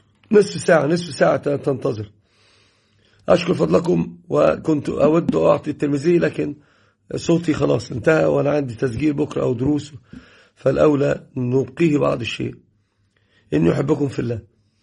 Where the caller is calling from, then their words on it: Casablanca, Casablanca-Settat, Morocco; أنا المغرب من الدار البيضاء.